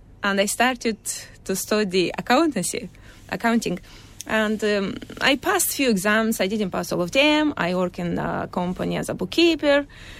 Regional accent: Moldova; now in Ireland; I'm from Moldova. Okay. Originally from Moldova.

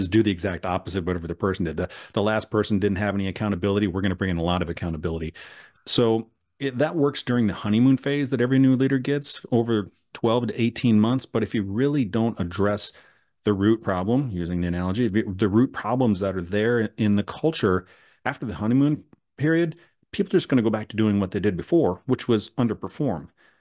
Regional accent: Wisconsin, United States; I grew up in Southwest Wisconsin in the 80s and 90s

